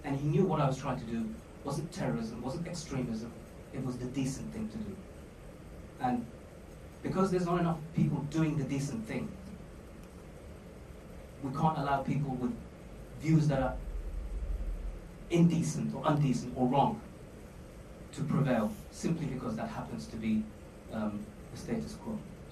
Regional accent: United Kingdom; There are things about prison I liked. That's all part of being British for me.

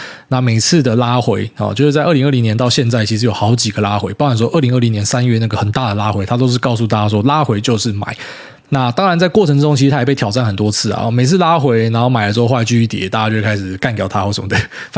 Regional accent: Miaoli, Miaoli County, Taiwan; now in Taipei, Taiwan; 自从我成为都市人之后，我本来是苗栗人嘛，我跑来台北大台北地区当都市人

